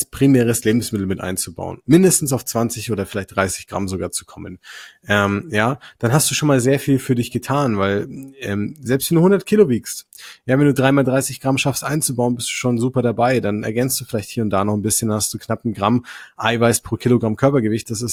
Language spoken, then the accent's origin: German; Bavaria, Germany; Ich komme aus Franken. Bei mir ist Brotzeit Grundnahrungsmittel.